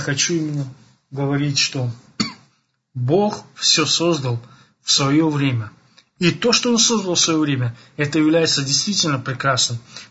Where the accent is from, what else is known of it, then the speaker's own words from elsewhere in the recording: Belarus; И это время сока, как говорится, и белорусы, мы так делали, я не знаю, как на Украине, как в Узбекистане, там, наверное, нету берез.